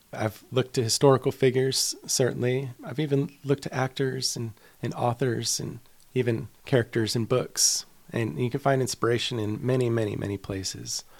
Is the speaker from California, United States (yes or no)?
no; Hot Springs, Arkansas, United States; I could tell you it was here in Hot Springs